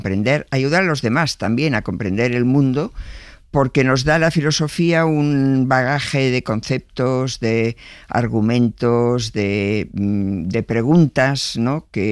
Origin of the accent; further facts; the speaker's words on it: Barcelona, Catalonia, Spain; yo soy de Barcelona, o sea que no he tenido que descubrir el mar nunca, ¿no? Aunque soy de una generación donde había mucha gente que pasaban muchos años antes de que viera el mar en España